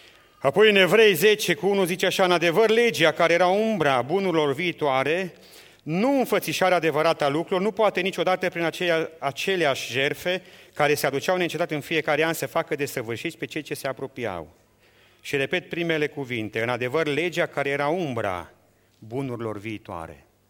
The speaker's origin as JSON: {"language": "Romanian", "country": "Romania", "said": "vorbim de român, că suntem români."}